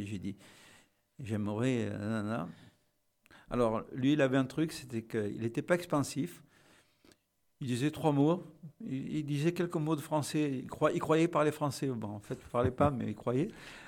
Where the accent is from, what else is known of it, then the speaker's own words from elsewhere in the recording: Toulon, Provence-Alpes-Côte d'Azur, France; Mais je ne pouvais pas me pointer au dojo, dire « Bonjour … de Toulon, est-ce que je pourrais m'entraîner avec vous ?»